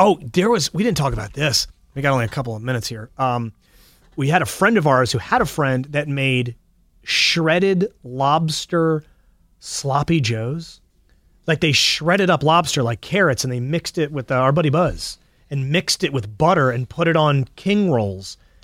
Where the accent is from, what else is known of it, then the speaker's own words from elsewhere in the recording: Maryland, United States; born and bred in Maryland, will probably live here, raise my children here, die here.